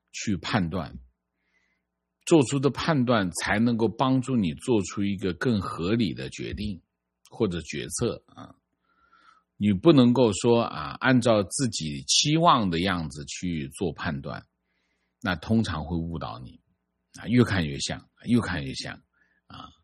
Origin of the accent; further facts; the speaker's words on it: Guangdong, China; 我老家广东四县现在房价普遍要8000，我家14年买的房当时只要4000